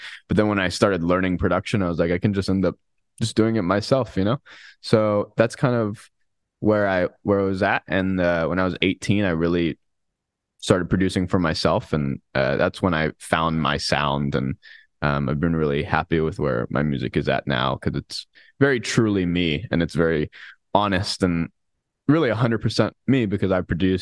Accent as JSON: {"language": "English", "town": "Honolulu", "region": "Hawaii", "country": "United States", "said": "I'm from Honolulu, Hawaii, originally."}